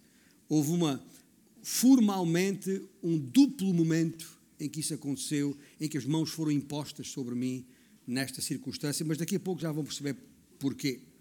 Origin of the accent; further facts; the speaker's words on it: Portugal; Claro que eu como português encaixei